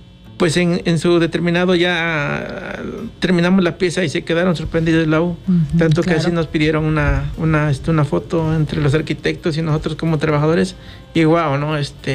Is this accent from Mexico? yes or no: yes; Chalcatzingo, Morelos, Mexico; lo dimos en mi pueblo. Yo sí tengo esa como que delicadez de no sacarlo a otros pueblos